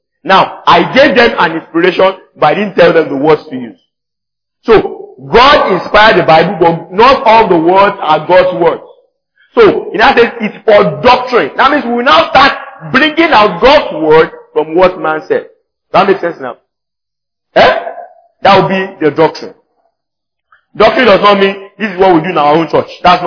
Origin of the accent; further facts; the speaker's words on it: Nigeria; I'm Nigerian.